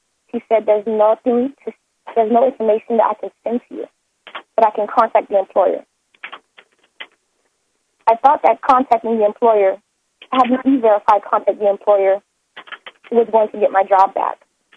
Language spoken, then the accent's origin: English; Florida, United States; I'm a U.S. citizen born and raised in Florida.